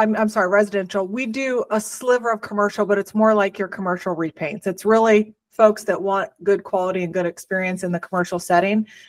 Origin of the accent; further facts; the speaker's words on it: Columbus, Ohio, United States; We're from Columbus, Ohio, and we're huge Buckeye fans.